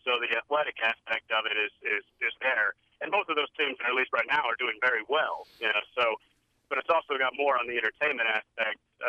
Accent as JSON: {"language": "English", "region": "Texas", "country": "United States", "tie": "born or raised there", "also_born_or_lived": "Maryland", "said": "My family, we moved, at some point we moved from Maryland to Texas. So I grew up in Texas, but my family is actually from Baltimore."}